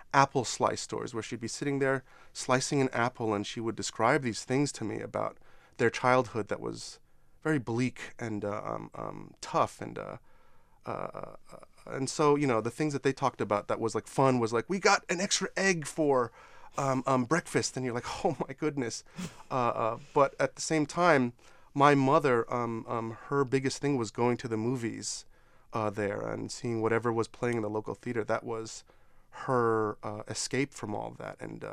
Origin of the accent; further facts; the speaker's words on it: New York, United States; born there; I was born in New York and my parents were born in Korea, and they came here during the 70s.